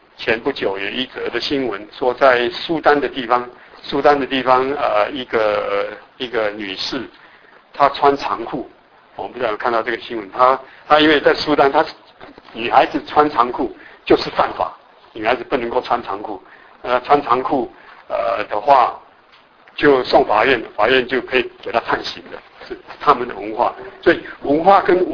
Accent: Taiwan; now in United States; 到我是说我们台湾的，我从台湾来的哈

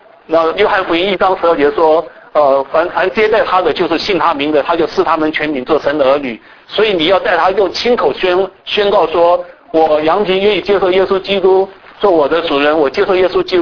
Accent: China; 我们中国人有时候怕面子，给对方怕对方有很难堪，我们就不讲

